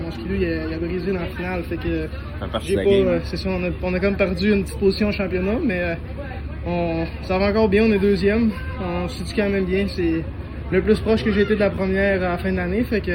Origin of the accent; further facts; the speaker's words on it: Quebec, Canada; Oui, je viens du Saguenay, fait qu'on je viens pas de très loin